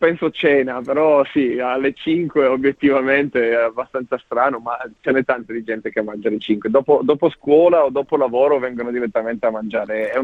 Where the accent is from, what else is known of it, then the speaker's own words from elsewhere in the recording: Trieste, Friuli-Venezia Giulia, Italy; moved away; Io sono del nord-est, sono di Trieste